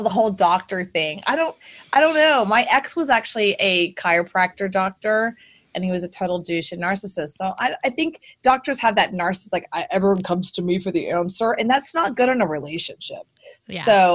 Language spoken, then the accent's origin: English; Texas, United States; Look, I was born and raised in Texas. Okay. Born and raised.